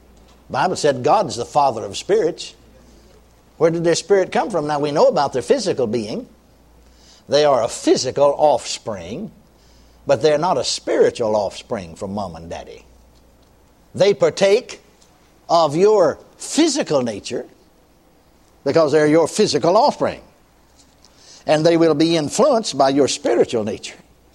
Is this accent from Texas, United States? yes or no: yes; Texas, United States; Remember there in my hometown, or my home county, Collin County, Texas, just county north of Dallas County.